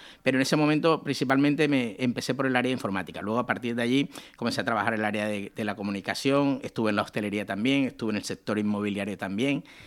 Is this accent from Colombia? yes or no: yes; Colombia; moved away as an adult; now in Spain; yo llegué hace 22 años desde Colombia y lo primero que me sorprendió, porque allí ya tenía negocio